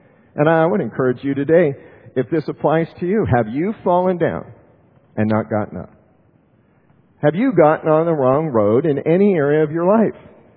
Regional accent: United States; I have never known, as an American growing up, born in 1954, I have never known going into a grocery store and not seeing all the shelves full.

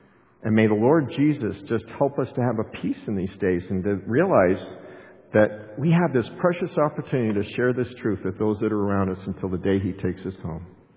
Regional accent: Colorado, United States; Just like, again, Cassie Brunell in Columbine High School, you know, in my hometown, when the two killers went into Columbine High School many years ago

